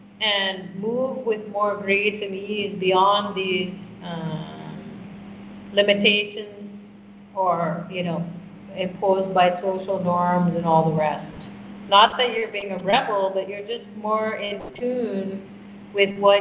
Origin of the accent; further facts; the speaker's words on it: Canada; especially when I'm traveling here in India, where are you from? And I'll say Canada.